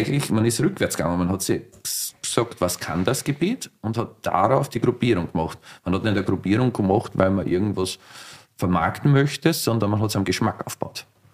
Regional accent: Austria; bei uns in Österreich

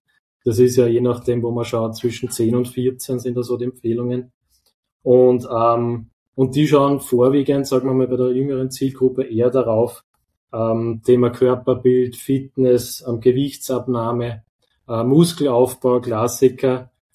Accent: Upper Austria, Austria; now in Vienna, Austria; bei uns in Wien ist ja durchaus eine Institution, ich bin ja Oberösterreicher.

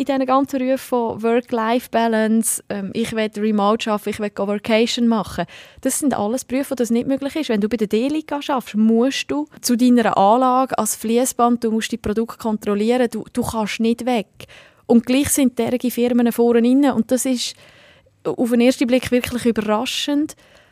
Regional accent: Switzerland; Schauen wir dann auch bei uns in der Schweiz selber, ist das schon so.

